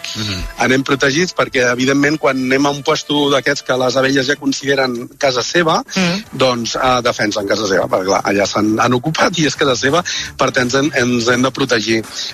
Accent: Garriguella, Catalonia, Spain; Estem a Alt Empordà, Alt Empordà.

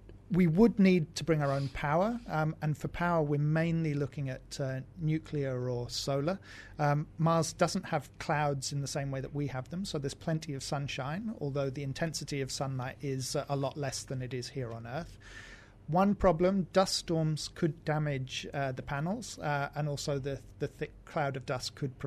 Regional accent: United Kingdom; I'm British.

